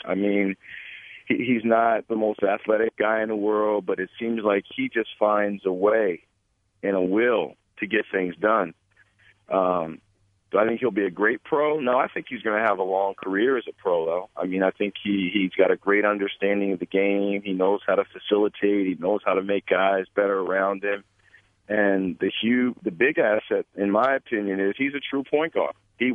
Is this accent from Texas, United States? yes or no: no; Twin Cities, Minnesota, United States; I mean, I'm from the Twin Cities.